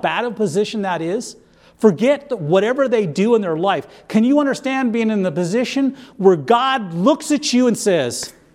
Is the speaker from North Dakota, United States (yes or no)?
yes; North Dakota, United States; now in Seattle, United States; I grew up in North Dakota, so how would I? We didn't really have that kind of a problem. See, I didn't understand back then when we moved out here, Seattle was not the Emerald City, it was the Queen City.